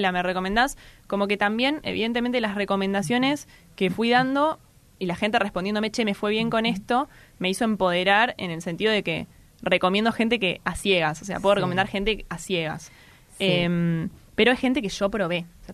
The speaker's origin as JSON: {"language": "Spanish", "region": "Buenos Aires", "country": "Argentina", "said": "A los 17 años me hago vegetariana, yo soy de Mataderos."}